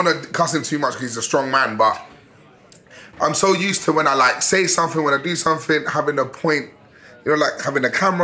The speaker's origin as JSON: {"language": "English", "country": "United Kingdom", "said": "well, I'm British."}